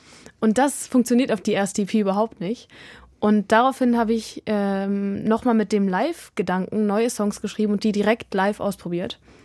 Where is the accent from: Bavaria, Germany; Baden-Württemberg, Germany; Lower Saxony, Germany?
Lower Saxony, Germany; Hanover; now in Berlin, Germany; ich bin in Hannover geboren, aber total auf dem Land. Und ich war immer auf dem Land, es war immer total leise.